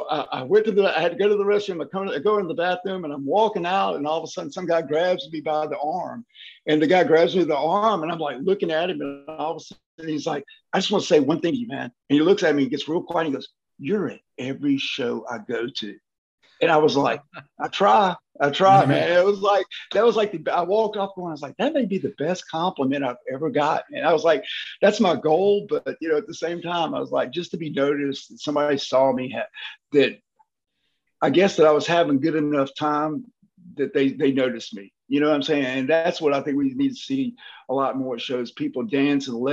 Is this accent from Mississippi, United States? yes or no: yes; Mississippi, United States; it's on the Mississippi Gulf Coast and down by Biloxi. And I tell everybody most of the time I'm just from New Orleans. It's easier to say because we're like an hour and a half from New Orleans.